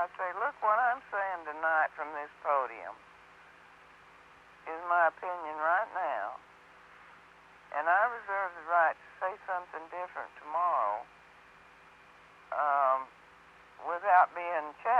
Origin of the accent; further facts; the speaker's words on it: Midland, Texas, United States; And in my hometown in Midland, Texas, where I grew up